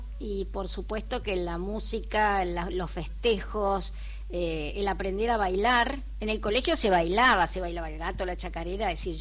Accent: Las Heras, Buenos Aires Province, Argentina; Así que, sí, en Las Heras, en mi pueblo...

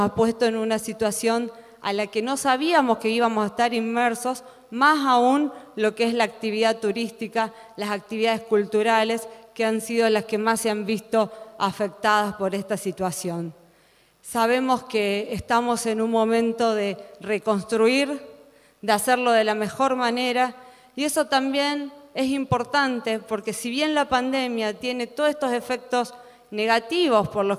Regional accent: Recreo, Catamarca, Argentina; yo soy catamarqueña, soy del Departamento La Paz de Recreo

